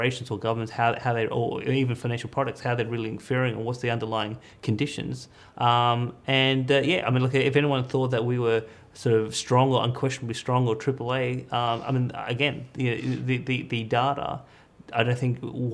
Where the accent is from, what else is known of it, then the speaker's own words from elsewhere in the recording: Australia; I live here, I'm an Australian